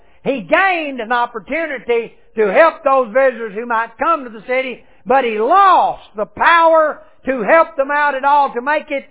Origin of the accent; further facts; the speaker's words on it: United States; Now, I'm an American and I understand that my view perhaps is different about the females in my family than maybe some others.